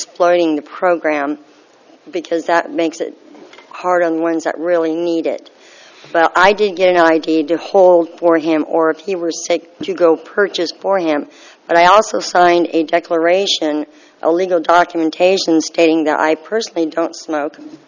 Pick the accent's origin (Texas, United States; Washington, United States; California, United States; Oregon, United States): California, United States; Atascadero; from Atascadero, and this is my son